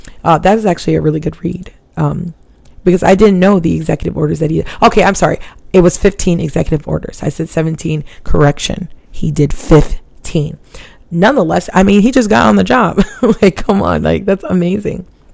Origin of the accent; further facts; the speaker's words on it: Hawaii, United States; Like, growing up in Hawaii, like, the struggle's real, okay? I mean, let's not negate the fact that, you know, we speak broken English in Hawaii.